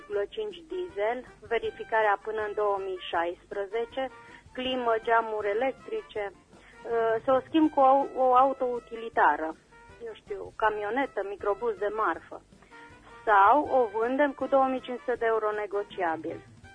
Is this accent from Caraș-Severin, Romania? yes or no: yes; Clopodia, Caraș-Severin, Romania; sunt din Clopodia.